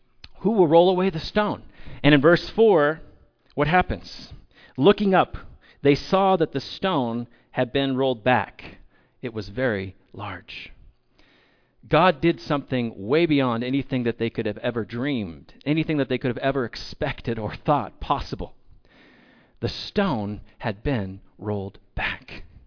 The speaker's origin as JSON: {"language": "English", "region": "California", "country": "United States", "tie": "born or raised there", "also_born_or_lived": "Austria", "moved": "as an adult", "lives_now": "Salt Lake City, United States", "said": "I grew up in California, and I spent my adult life in Austria, in Europe, and now I'm living in Salt Lake City, Utah."}